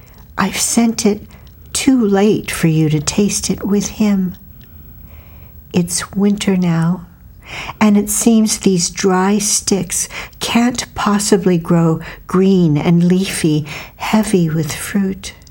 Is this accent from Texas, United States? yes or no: no; California, United States; something that I, as a Californian, had never experienced